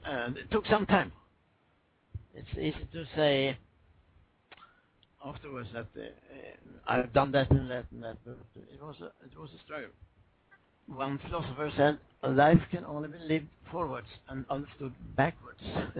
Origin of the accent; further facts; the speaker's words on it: West Coast, Sweden; I was raised on the Swedish West Coast in a fishing family